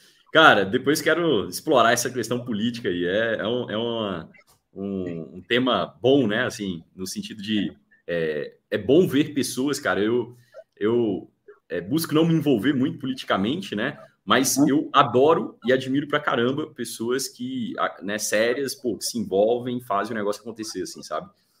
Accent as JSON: {"language": "Portuguese", "town": "Porteirinha", "region": "Minas Gerais", "country": "Brazil", "said": "Eu sou de Porteirinha, né? Porteirinha tem 30 mil habitantes."}